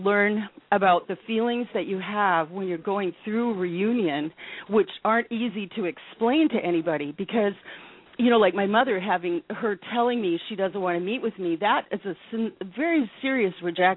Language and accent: English; Wisconsin, United States; moved away as an adult; I fortunately had the brilliant idea to go to a judge in my hometown, and this was shortly before I was moving away to Washington State.